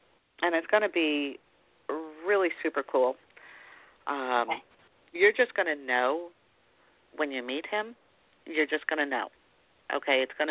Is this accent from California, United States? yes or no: no; Connecticut, United States; I came from a very small town right outside of Danbury, Connecticut.